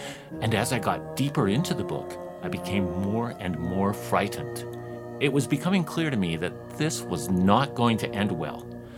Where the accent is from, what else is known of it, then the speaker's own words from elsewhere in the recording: Vancouver, British Columbia, Canada; I'm in my hometown, Vancouver, British Columbia.